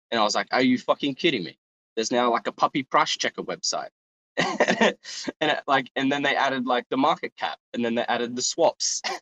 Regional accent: Australia; I got rugged again because I'm Australian.

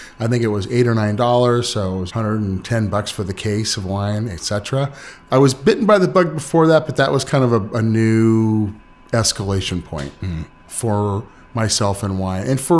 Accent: Los Angeles, California, United States; also born or lived in Chicago; now in Sonoma, United States; I am. I grew up in the Los Angeles area. I spent 5 years in Chicago, making sure that I was good and cold.

